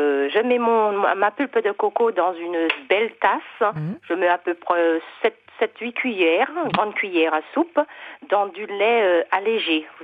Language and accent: French; Martinique; de vanille, que je suis originaire de la Martinique.